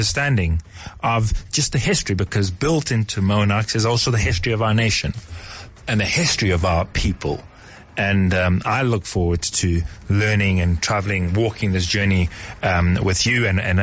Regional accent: South Africa; the history of us as a South African people

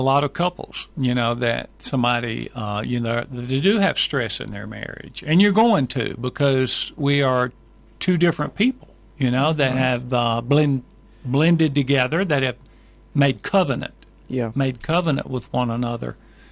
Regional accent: Mississippi, United States; I'm from the United States, from the great state of Mississippi. Awesome. Mississippi is down in the bottom part of the United States, and we are from there, but we travel a lot

